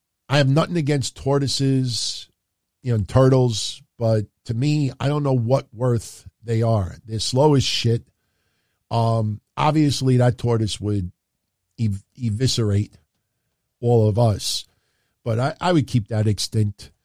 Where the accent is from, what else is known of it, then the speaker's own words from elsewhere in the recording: New York, United States; I'll root for the Yankees because I'm a New Yorker.